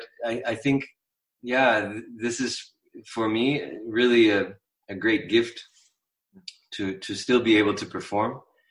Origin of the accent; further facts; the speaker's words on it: United States; I'm American.